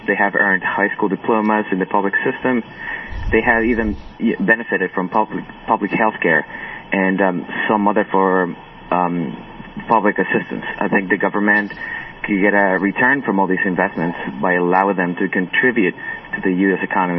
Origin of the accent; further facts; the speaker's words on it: Ecuador; I'm originally from Ecuador.